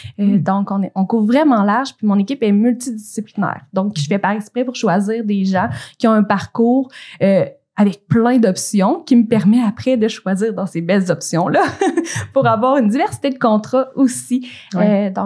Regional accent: Nicolet, Quebec, Canada; Moi, je suis de Nicolet.

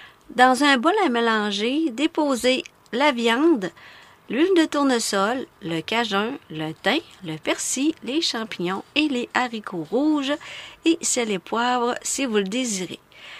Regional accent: Quebec, Canada; dans mon coin de pays, en Abitibi, c'est pas mal pluvieux.

